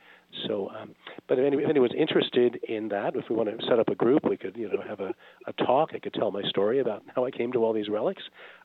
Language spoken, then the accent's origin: English; Brooklyn, New York, United States; But the first relic I ever saw was when I was in fourth grade, and I'm from Brooklyn, New York.